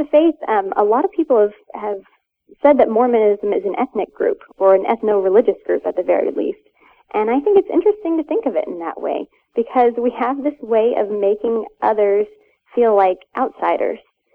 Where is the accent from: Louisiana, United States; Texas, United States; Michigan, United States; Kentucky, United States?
Texas, United States; I think I'm probably a Midwesterner by choice now. I grew up in Texas, in rural Texas